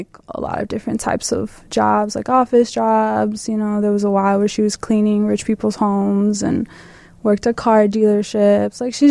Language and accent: English; Chicago, Illinois, United States; born there; also born or lived in Guatemala; I was born here in Chicago